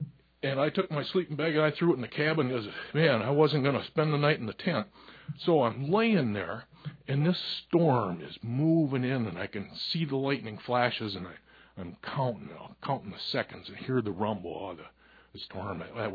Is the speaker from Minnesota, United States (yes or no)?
no; Michigan, United States; Well, where I grew up in Upper Michigan, having a cabin was a status symbol.